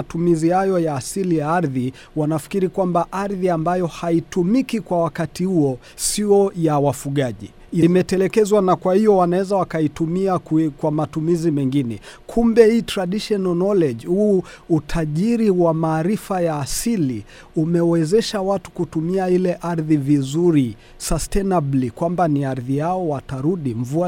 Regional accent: Ngorongoro, Arusha, Tanzania; Mimi natoka wilaya Ngorongoro, kaskazini mwa Tanzania, mkoa wa Arusha.

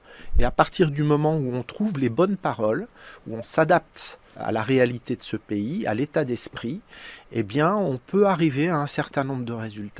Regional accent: France; En fait, en tant que Français, nous pouvons nous référer à certains poètes.

